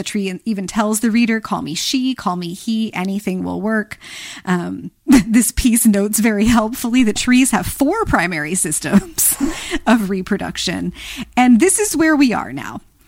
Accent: Virginia, United States; we'll get into what's happening here in my home state of Virginia.

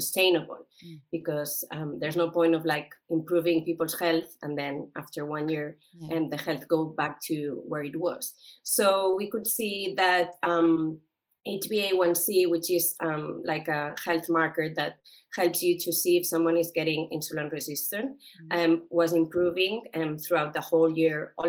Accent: Barcelona, Catalonia, Spain; So yes, I'm from Barcelona, Spain.

